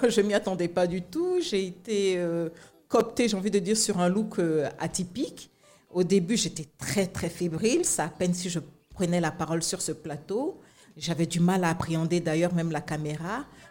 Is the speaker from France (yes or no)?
no; Sakassou, Vallée du Bandama, Côte d’Ivoire; also born or lived in Toumodi; Je suis baoulé de Sakassou et de Toumoudi. Nzan, en baoulé, ça veut dire boisson.